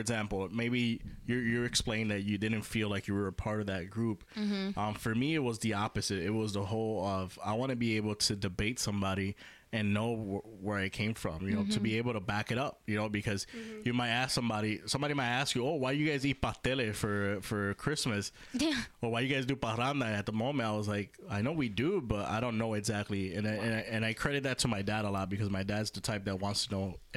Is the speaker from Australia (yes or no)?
no; Puerto Rico; because I'm not from Mexico. I'm from from Puerto Rico, which is a U.S. colony, right?